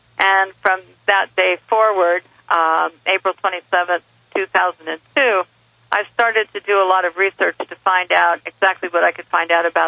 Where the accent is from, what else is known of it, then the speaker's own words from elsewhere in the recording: California, United States; Growing up in Mendocino County, I never saw any kind of contrails.